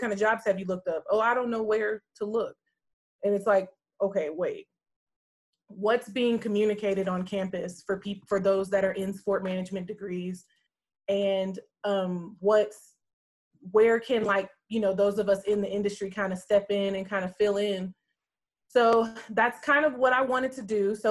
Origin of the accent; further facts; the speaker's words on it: Dallas, Texas, United States; So I am originally from Dallas, Texas.